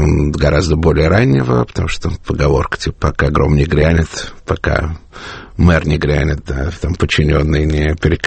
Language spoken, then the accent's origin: Russian; Moscow, Russia; я вот как москвич